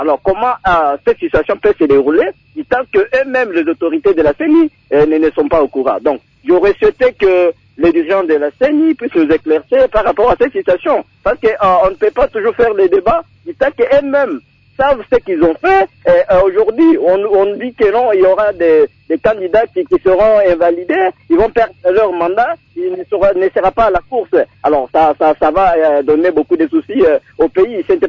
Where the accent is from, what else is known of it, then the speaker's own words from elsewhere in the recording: DR Congo; Vous savez que la situation est belle bien finie chez nous en RDC.